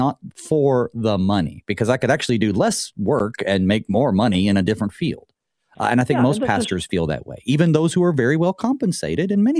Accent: United States; as an American, freedom-loving American

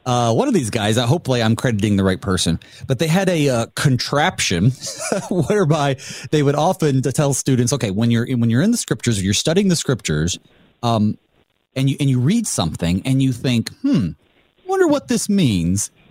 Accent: the South, United States; So when I was growing up in the South, as a mostly Baptist, I would say, but definitely Arminian

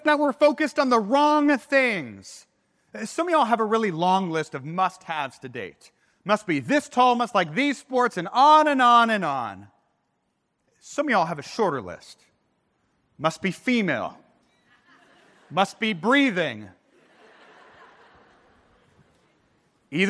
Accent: St. Louis, Missouri, United States; I'd already seen four different people that I knew from either Concordia, Nebraska, or from growing up in St. Louis.

